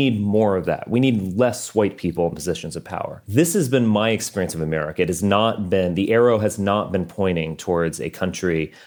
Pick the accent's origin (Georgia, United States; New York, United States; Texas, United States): Texas, United States; born or raised there; also born or lived in Massachusetts